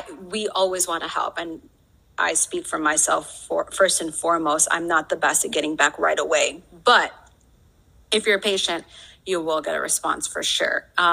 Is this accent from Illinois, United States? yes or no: yes; Chicago, Illinois, United States; Growing up in Chicago, I remember reading, honestly, just some Muslim sounding bylines in the Chicago Sun-Times.